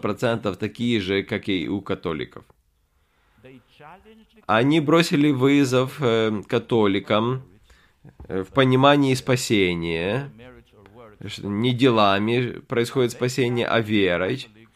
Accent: Argentina; now in -; Я из Аргентины. Даже если вы из Аргентины, то, знаете, я жил в Аргентине почти 100 лет назад. Мое детство было.

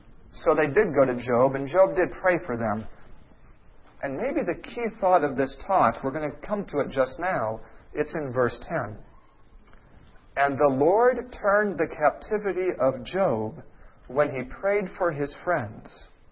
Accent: Arkansas, United States; Just so you know, though I'm from Arkansas, I don't buy into this at all.

